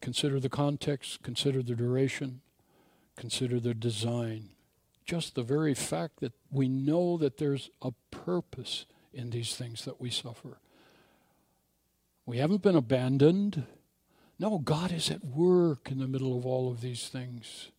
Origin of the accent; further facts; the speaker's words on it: Minneapolis, Minnesota, United States; I talked about as a child growing up in South Side of Minneapolis, and I was on a second floor, and I had a bedroom